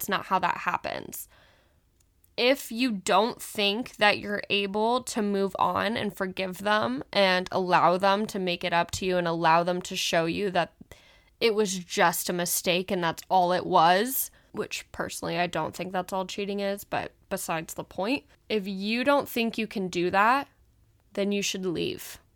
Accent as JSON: {"language": "English", "region": "Midwest", "country": "United States", "accent": "Midwestern", "said": "my little Midwestern accent coming through"}